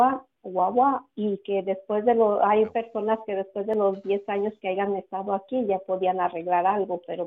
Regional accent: Mexico; now in United States; yo tengo 30 años que llegué al país, vengo de México. De los 30 años no he salido del país para nada

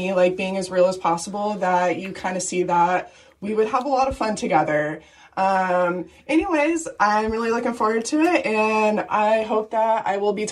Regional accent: Portland, Oregon, United States; I'm from Portland, like Oregon. I'm 34 years old

